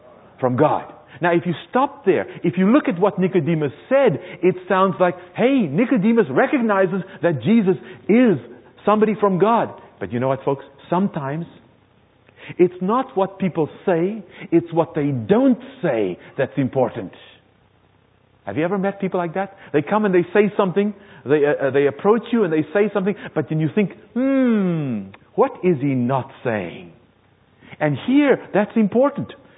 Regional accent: South Africa; By the way, I was raised in the Republic of South Africa

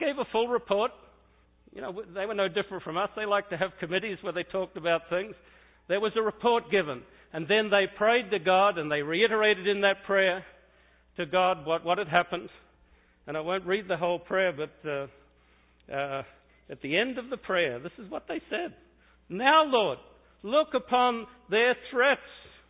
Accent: Australia; it looked like the South Pacific, where I'm from. I'm from Australia, but next to it is the South Pacific

